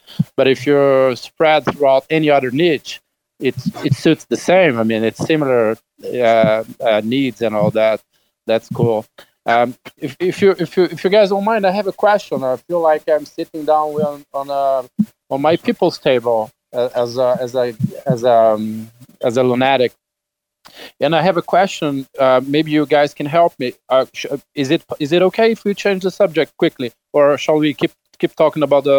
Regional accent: Brazil; English is a second language; I'm from Brazil

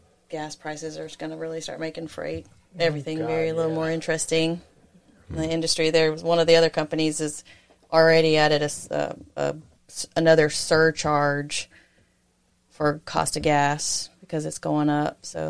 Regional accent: Alabama, United States; I said, because I'm from Alabama.

